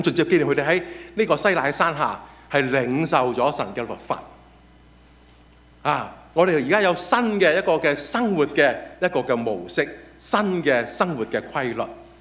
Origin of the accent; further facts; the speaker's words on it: China; 这三个节期呢当中有一些元素跟我们中国人的农历是有相关的